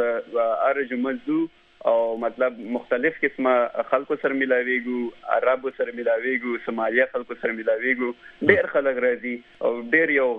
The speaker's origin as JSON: {"language": "Pashto", "country": "Afghanistan", "lives_now": "United States", "said": "زه اول افغان یم او بیا مطلب زه دلته ډیزل راغلی یم"}